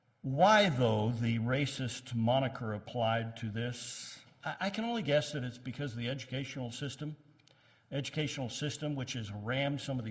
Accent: Scotland, United Kingdom; I'm from Scotland.

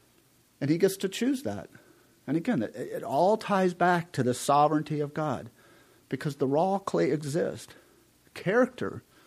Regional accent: Alaska, United States; I grew up in Alaska, so I always go to this, you know.

